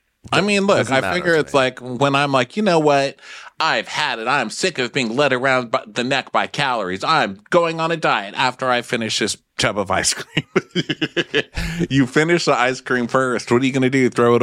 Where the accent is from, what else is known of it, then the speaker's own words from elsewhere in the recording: Glasgow, Scotland, United Kingdom; accent: Scottish; I'm from Glasgow, Scotland. I think I have one of the worst Scottish accents going.